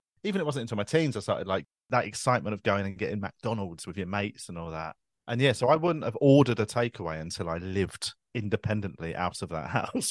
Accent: Tooting, London, United Kingdom; In South London. I grew up in Tooting.

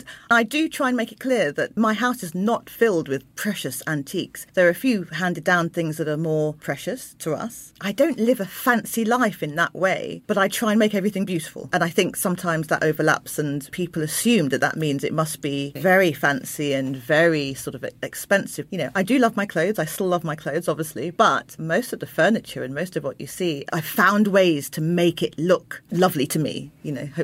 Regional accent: Croydon, London, United Kingdom; born there; I was born in Croydon, which is very multicultural, but we moved out and then further out and further out.

